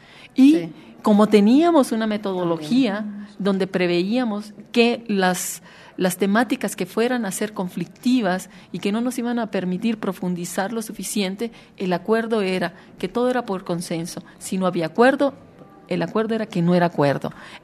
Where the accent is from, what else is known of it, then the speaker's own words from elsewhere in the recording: Mexico; soy mexicana, lesbiana, feminista